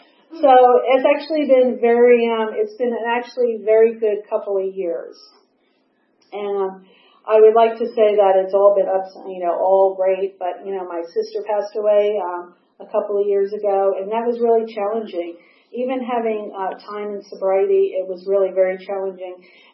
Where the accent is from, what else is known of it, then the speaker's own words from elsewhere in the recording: Brooklyn, New York, United States; born there; But I am 60. I was born in Brooklyn to an Irish Catholic family.